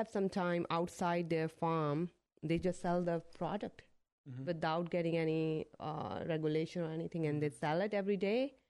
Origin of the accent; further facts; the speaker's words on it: India; now in United States; but we grew up in India with everything with ginger.